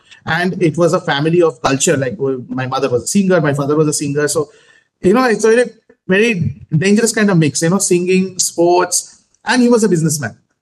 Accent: Kolkata, West Bengal, India; English is a second language; I'm from Kolkata

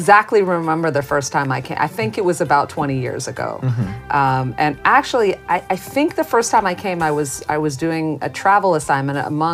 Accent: New York, United States; I'm from New York and born and raised, and that's where my base is, even though I travel a lot for everything that I do.

